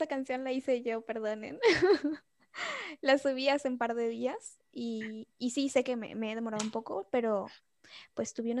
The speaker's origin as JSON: {"language": "Spanish", "country": "Venezuela", "moved": "yes", "said": "yo soy de Venezuela, yo soy venezolana, pero hace tiempo ya que no estoy allá, así que capaz por eso también mi acento no suena de venezolana, porque me lo dicen seguido."}